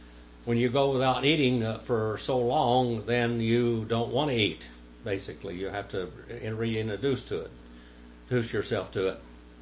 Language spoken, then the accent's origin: English; United States; I said, I'm American Indian.